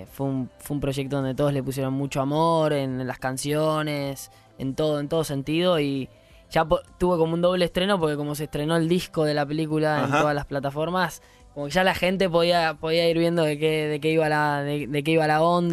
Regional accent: Vicente López, Buenos Aires Province, Argentina; Crecí por ahí, por zona norte, fui siempre al mismo colegio, al San Gregorio.

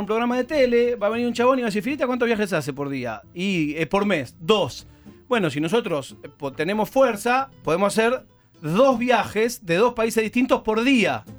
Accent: Banfield, Buenos Aires Province, Argentina; yo, que soy un boludo de Banfield

